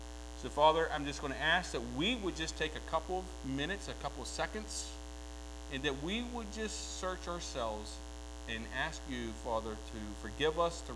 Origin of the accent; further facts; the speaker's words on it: West Virginia, United States; I'm from West Virginia, I can say that.